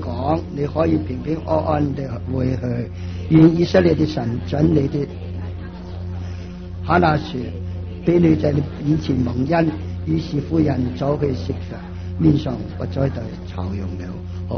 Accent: China; 也可以说我们中国人讲齐眉之福

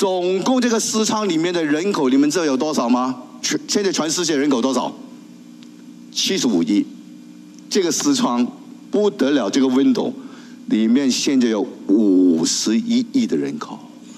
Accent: China; 不是单单在右边我们中国人得救

